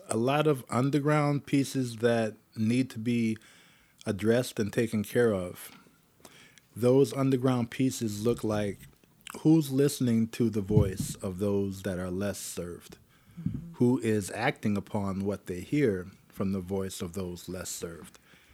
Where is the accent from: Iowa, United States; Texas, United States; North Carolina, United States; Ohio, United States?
Ohio, United States; Cleveland; Cleveland, Ohio is where I was born and raised. As a result of being born and raised in Cleveland, Ohio, I saw a lot of nonsense take place.